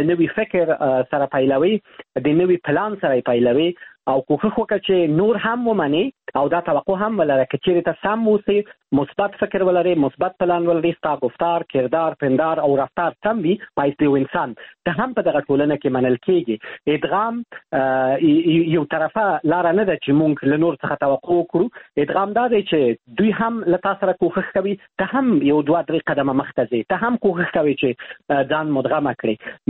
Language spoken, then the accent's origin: Pashto; Afghanistan; moved away; زه د افغانستان یم.